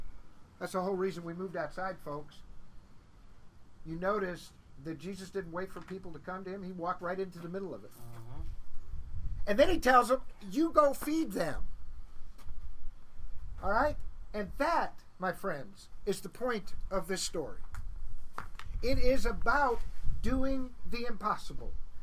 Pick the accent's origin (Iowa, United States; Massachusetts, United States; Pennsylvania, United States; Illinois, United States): Illinois, United States; Evanston; Evanston, Illinois, which is my hometown. Well, not Evanston, but Chicago, Chicago area.